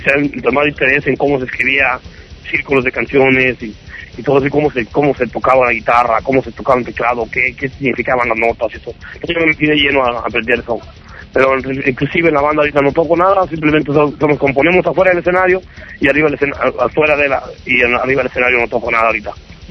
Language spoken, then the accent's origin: Spanish; Valle de Juárez, Jalisco, Mexico; Valle de Juárez, Jalisco se llama.